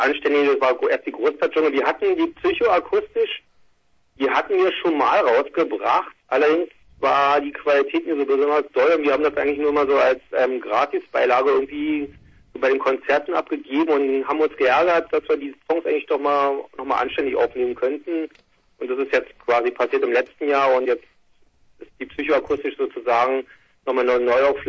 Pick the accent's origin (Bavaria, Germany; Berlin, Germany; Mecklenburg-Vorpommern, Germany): Berlin, Germany; Wir kommen aus Berlin, genau, ja.